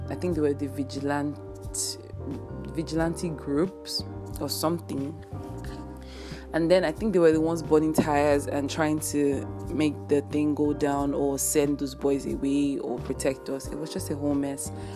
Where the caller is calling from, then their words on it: Lagos, Nigeria; And I'm recording this from Lagos, Nigeria, and I didn't think it was going to get to this, but it's getting serious.